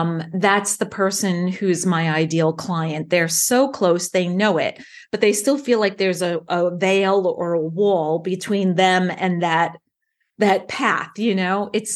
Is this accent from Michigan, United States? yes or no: no; New York, United States; accent: New York; I'm from New York. I still have my New York accent. That's where I was born and stayed till after college and started my career.